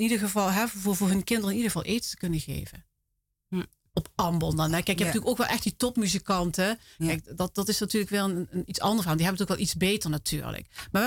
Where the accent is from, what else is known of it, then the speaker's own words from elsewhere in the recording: Netherlands; born there; We zijn wel hier in Nederland geboren, absoluut. Ja, maar het Moluks zijn, dat geven je kinderen gewoon mee.